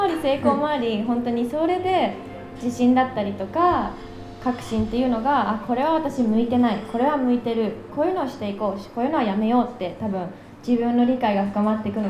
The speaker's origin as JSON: {"language": "Japanese", "country": "Canada", "tie": "born or raised there", "said": "カナダで育ったっていう背景だったり"}